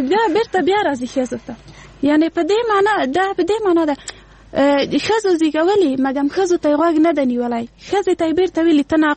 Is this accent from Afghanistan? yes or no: yes; Afghanistan; موږ په افغانستان کې 40 کاله کېږي جنگ لرو، یعنی موږ نسلونه په جنگ کې پیدا شوي، په جنگ کې لوی شوي، په جنگ کې مري